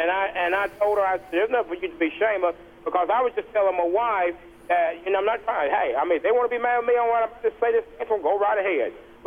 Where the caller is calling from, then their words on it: Lumberton, North Carolina, United States; me and my wife, I'm calling you from Lumberton, North Carolina.